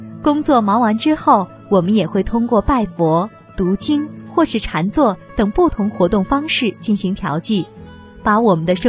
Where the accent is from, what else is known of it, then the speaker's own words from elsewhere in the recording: Shanghai, China; also born or lived in Taipei / Tokyo / New York; 我小时候住在上海，后来到了台北、东京、纽约，然后又到过欧洲许多大城市和小乡镇。